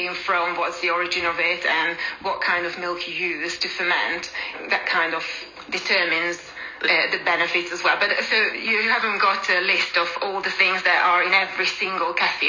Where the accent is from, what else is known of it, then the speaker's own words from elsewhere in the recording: Hungary; I grew up in Hungary, and I remember my mum buying this kefir